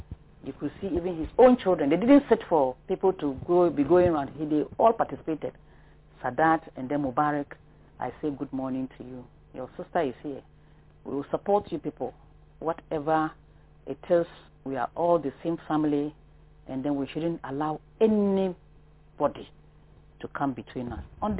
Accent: Bolgatanga, Upper East, Ghana; I was born and bred in Bolga, and I'm always proud of Bolgatanga.

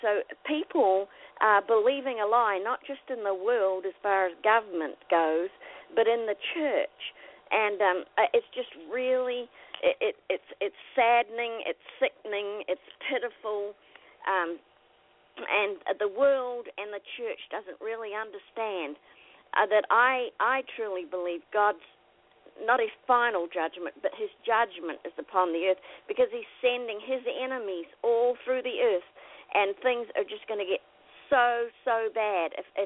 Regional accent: New Zealand; I was raised up in New Zealand, and they live under socialized medicine there

